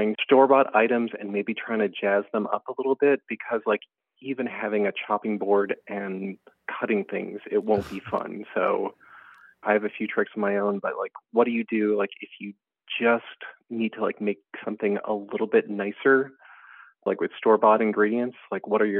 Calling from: Port of Spain, Trinidad & Tobago; Port of Spain in Trinidad.

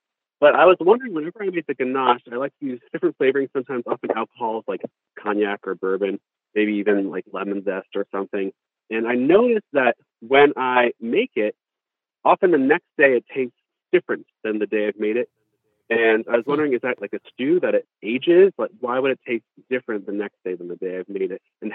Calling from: Cambridge, Massachusetts, United States; I'm calling from Cambridge, Massachusetts.

